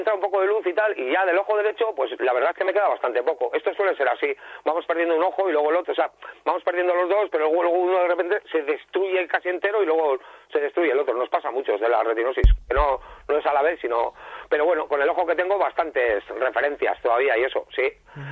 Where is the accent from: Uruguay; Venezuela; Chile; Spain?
Spain; San Sebastián, Basque Country